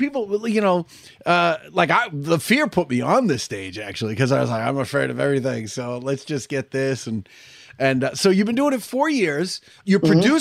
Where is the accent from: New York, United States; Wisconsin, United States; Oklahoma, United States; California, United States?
Wisconsin, United States; now in Salem, United States; I live in Salem, and Salem is a touristy town, and we have people coming in. They go, where are you from? I go, Wisconsin.